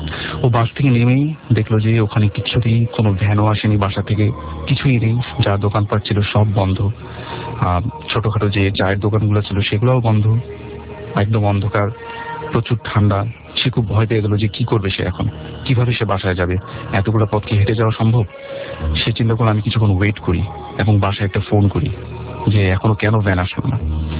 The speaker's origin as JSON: {"language": "Bangla", "town": "Dhaka", "region": "Dhaka Division", "country": "Bangladesh", "said": "আমি পুরান ঢাকা থেকে এসেছি, আমি এসএসসি এ পড়ছি।"}